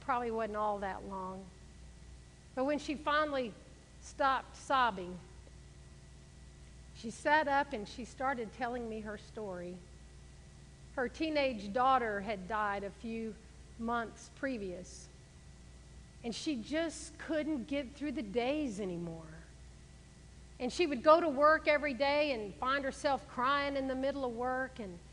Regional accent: Gulf Coast, United States; I was raised on the Gulf Coast, so if you don't know what I'm talking about

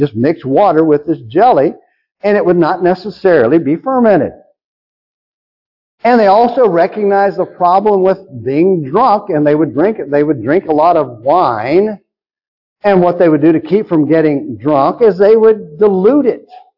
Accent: Lindale, Texas, United States; Years ago, my hometown newspaper in Lindale reprinted a bunch of articles from the late 1800s. The city of Lindale in Texas was established, I think, in 1872

